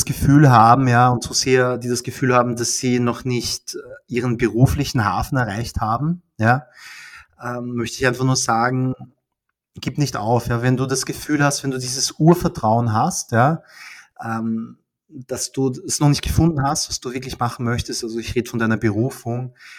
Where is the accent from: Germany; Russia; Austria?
Austria; Vienna; aus Österreich. Ich bin in Wien geboren und aufgewachsen. Meine beiden Eltern kommen allerdings aus Südkorea.